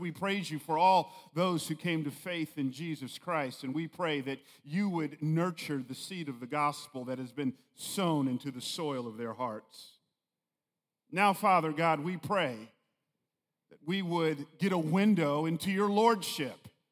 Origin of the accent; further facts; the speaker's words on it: Atlanta, Georgia, United States; I grew up in Atlanta, go Hawks, it ain't looking good, but I grew up in Atlanta, so it takes one to know one